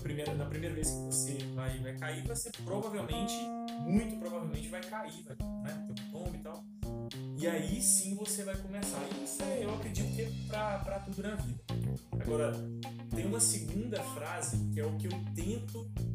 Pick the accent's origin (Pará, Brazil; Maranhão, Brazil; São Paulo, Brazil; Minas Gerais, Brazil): Minas Gerais, Brazil; Carangola; nome estranho, mas tenho 33 anos, sou de Carangola, nascido e criado aqui, né, na nossa cidade.